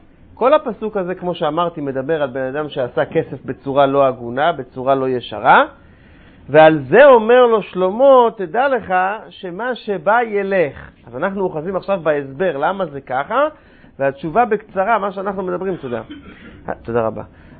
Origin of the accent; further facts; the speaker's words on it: United States; Hebrew is a second language; moved away as an adult; now in Israel; אני באתי מארצות הברית לפני כמה שנים